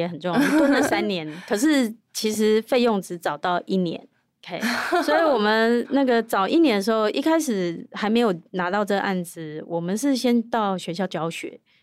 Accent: Wanhua, Taipei, Taiwan; born there; 跟我出生的地方万华那边的一个八十几年的老旧菜市场去提议

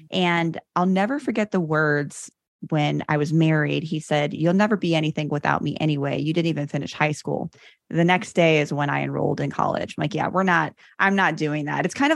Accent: Chicago, Illinois, United States; So I grew up in Chicago, born and raised, and I had a rough upbringing.

